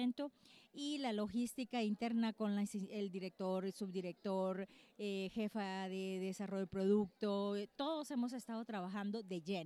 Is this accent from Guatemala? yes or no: yes; Guatemala; yo creo que mi mensaje como guatemalteca